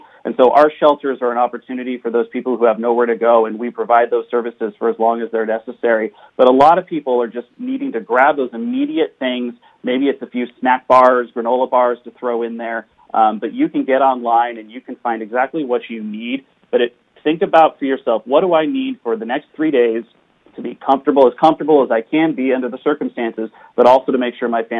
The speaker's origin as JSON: {"language": "English", "region": "Pacific Northwest", "country": "United States", "tie": "born or raised there", "said": "Wildfires, I grew up here in the Northwest."}